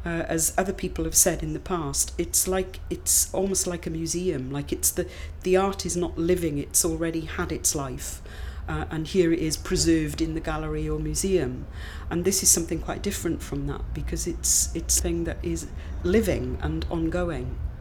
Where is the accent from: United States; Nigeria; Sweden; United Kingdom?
United Kingdom; Swansea, Wales; I'm 56 and I'm from Swansea in South Wales.